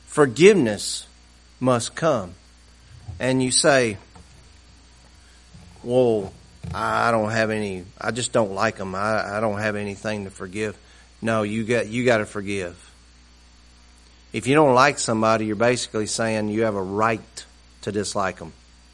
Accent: the South, United States

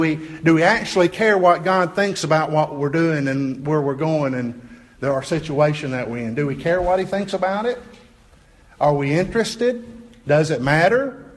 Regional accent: Chattanooga, Tennessee, United States; although I grew up in Chattanooga area.

